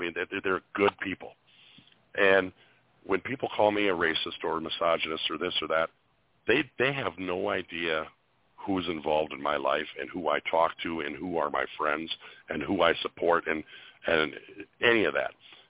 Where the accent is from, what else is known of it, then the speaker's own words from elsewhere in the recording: Minnesota, United States; so I'm from Minnesota, and I know St. Paul.